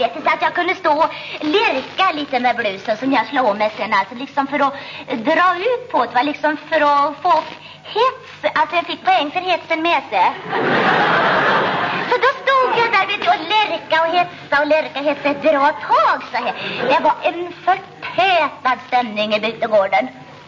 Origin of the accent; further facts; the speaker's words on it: Västra Götaland County, Sweden; born there; jag hade en väldigt svår dialekt att arbeta bort. Men det är nämligen så att jag är född i Västergötland